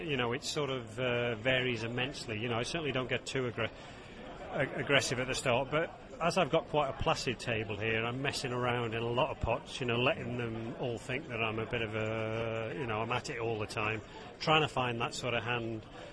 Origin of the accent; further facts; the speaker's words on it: Birmingham, West Midlands, United Kingdom; And as it happens, we're both from Birmingham.